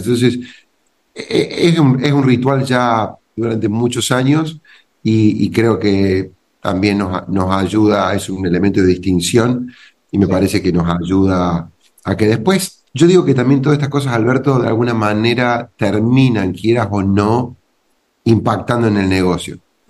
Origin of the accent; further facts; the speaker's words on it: Córdoba, Argentina; born there; Yo soy cordobés de origen, digamos, nací en Córdoba